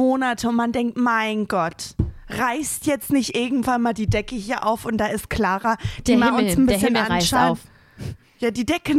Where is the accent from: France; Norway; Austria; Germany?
Germany; North Rhine-Westphalia; Ich musste auch sofort an OWL denken, Ostwestfalen-Lippe, wo ich herkomme.